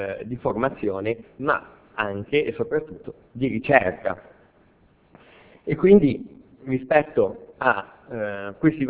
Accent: Genoa, Liguria, Italy; A questo punto capite che sono prevenuto, dato che mi ha detto che sono genovese

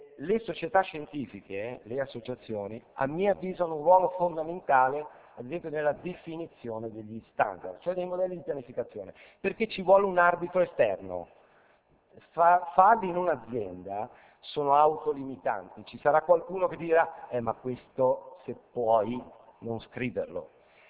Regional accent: Genoa, Liguria, Italy; Sono genovese

